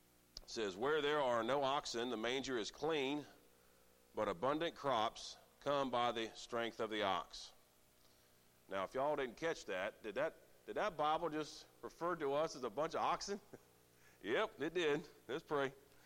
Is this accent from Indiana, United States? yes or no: yes; Indiana, United States; So I don't know, I grew up in Indiana on a farm.